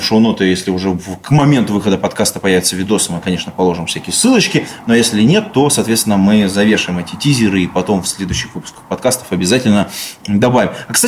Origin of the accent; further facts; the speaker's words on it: Irkutsk, Irkutsk Oblast, Russia; Я из Иркутска, он из Москвы, а ты из Дерзена